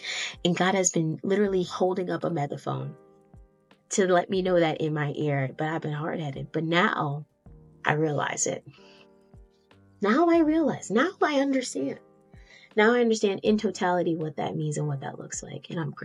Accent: Tennessee, United States; I don't know if this is like what my voice is supposed to sound like, or this is the residue of me growing up in Tennessee.

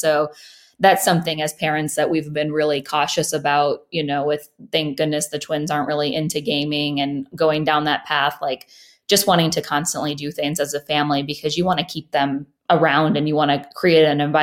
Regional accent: Midwest, United States; now in Las Vegas, United States; how we grew up, you know, in the Midwest, of just being able to, you know, go outside on our own and play

